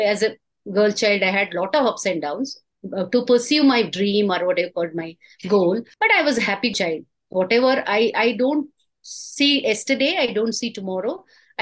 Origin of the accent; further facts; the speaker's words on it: Ponnampet, Karnataka, India; also born or lived in Sagar; Then in fact, 6th standard 1 year from Markara, and all other years from Ponnambattam, Virajpet, my hometown.